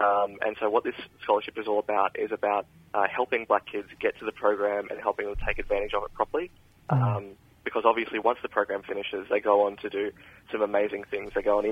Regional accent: New South Wales, Australia; now in Sydney, Australia; Yes, I'm from the Wiradjuri Wailwin mob up in the central west of New South Wales. That's where I'm from originally. I grew up a lot on Wanneroo and across the Wabakal land, and now I'm living here in Sydney in Redfern area. on the lands of the Gadigal.

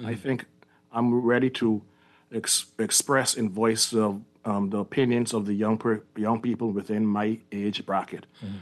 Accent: Nassau, New Providence, Bahamas; also born or lived in England; I'm a Nassau boy, but my dad was born in Long Island, but I was born in Nassau.

